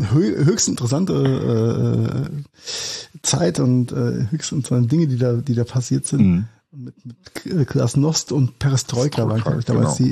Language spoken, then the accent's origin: German; Mainz, Rhineland-Palatinate, Germany; ich komme auch aus Mainz und mehr verbindet uns nicht.